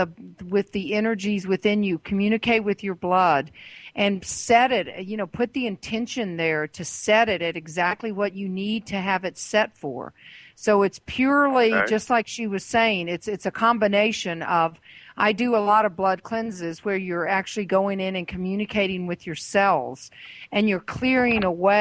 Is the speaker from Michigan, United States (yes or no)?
no; Georgia, United States; from Georgia. So what question do you have for us? Yeah, we're pretty southern down here.